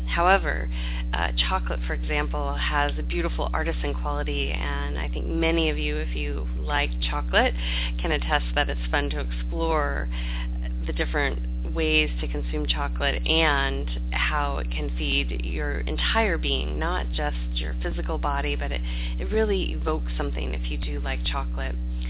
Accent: Hawaii, United States; born there; For example, I was born in Hawaii, and I really always crave tropical fruit, crave coconuts, I crave those things from the islands, because it's part of my being

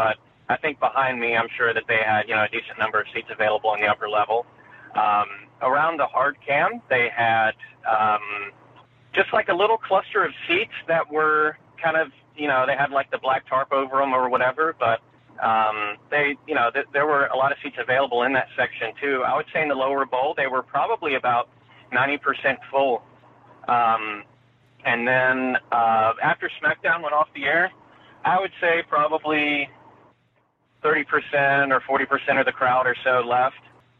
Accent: Winston-Salem, North Carolina, United States; I'm actually from Winston-Salem. I'm driving back now.

